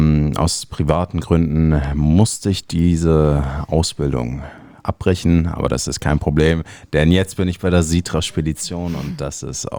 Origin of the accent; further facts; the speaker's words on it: Hamburg, Germany; born there; Ich bin Italiener und bin aber in Hamburg geboren.